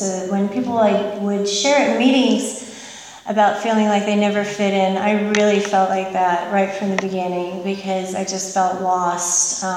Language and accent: English; Michigan, United States; also born or lived in Texas; This is back in Michigan. I was born in Texas, grew up in Michigan.